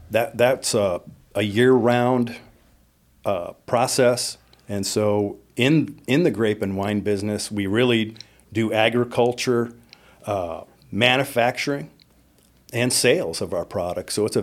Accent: Augusta, Missouri, United States; now in Jerseyville, United States; I grew up in St. Charles County in a town called Augusta, Missouri.

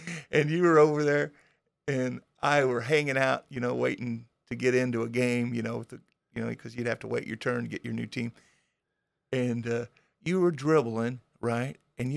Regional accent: Hardin, United States; yeah. And we grew up in Hardin.

